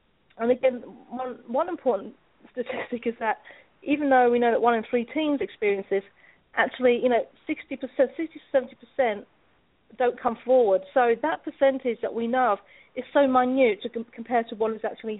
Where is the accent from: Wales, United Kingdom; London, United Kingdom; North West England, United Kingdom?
London, United Kingdom; now in United States; I'm not from the United States, so I'm from London, but mm-hmm. No, moved here back in 2004.